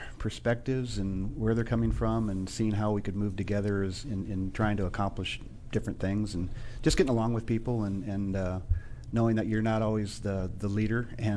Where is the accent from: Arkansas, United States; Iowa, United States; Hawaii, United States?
Iowa, United States; I grew up in Iowa, a small town in northern Iowa.